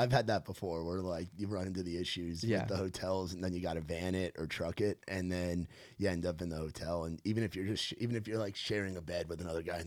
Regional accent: New York, United States; Like, I grew up in New York, so I'm used to, like, the thin crust where you can fold it

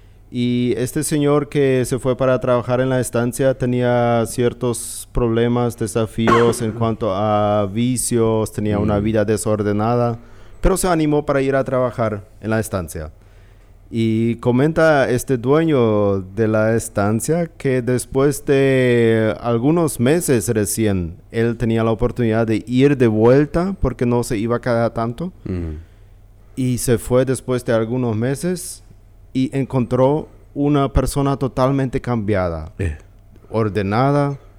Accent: Chaco, Argentina; Pero juntos todos somos chaqueños y juntos queremos convivir y seguir creciendo juntos aquí también

